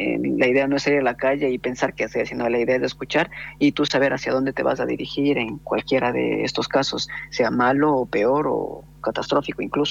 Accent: Ecuador; por ejemplo, en mi país, en Ecuador

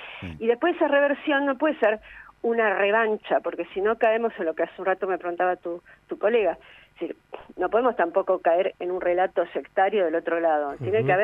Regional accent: Argentina; me alegro como argentina

